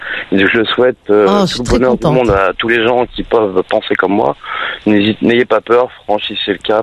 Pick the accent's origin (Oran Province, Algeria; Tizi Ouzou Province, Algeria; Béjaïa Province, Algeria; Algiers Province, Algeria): Oran Province, Algeria; Oran; Et j'ai 44 ans et je suis d'Oran.